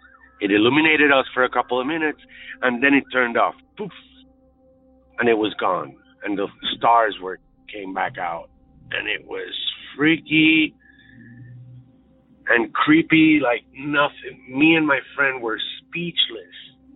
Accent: Puerto Rico; I grew up in Puerto Rico in the Caribbean.

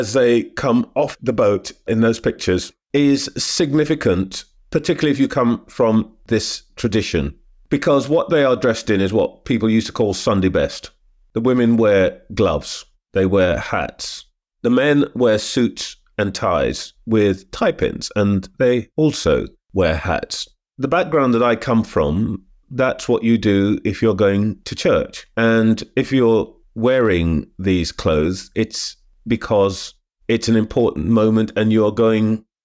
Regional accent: London, United Kingdom; born there; also born or lived in British Guiana; I was born in London, but as a child, shuttled a bit back and forth.

